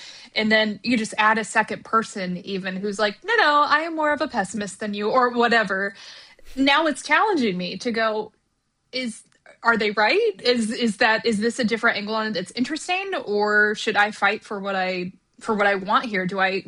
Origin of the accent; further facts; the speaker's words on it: Midwest, United States; I am a white woman from the Midwest. Like, that is, you know, I am not from Harlem or Brooklyn